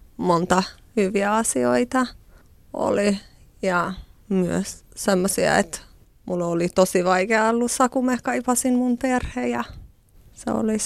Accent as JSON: {"language": "Finnish", "town": "Gjakova", "region": "South Kosovo", "country": "Kosovo", "tie": "born or raised there", "also_born_or_lived": "Pristina", "second_language": "Finnish", "moved": "as an adult", "said": "Tosiaan mä oon syntynyt ja asunut Jakovassa."}